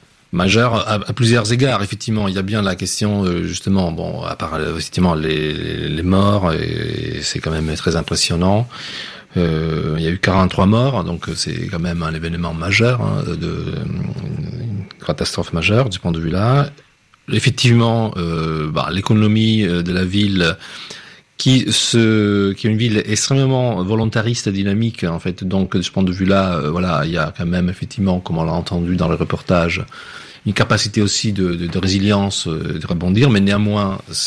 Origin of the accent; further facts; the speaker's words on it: Genoa, Liguria, Italy; ce qui m'a choqué en tant qu'Italien et génois